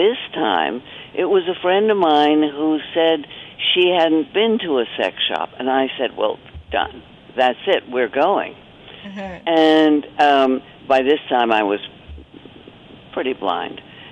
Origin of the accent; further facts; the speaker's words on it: New York City, New York, United States; I live in Greenwich Village, and I was born and brought up in New York, so to me, life beyond New York is all one vast wilderness.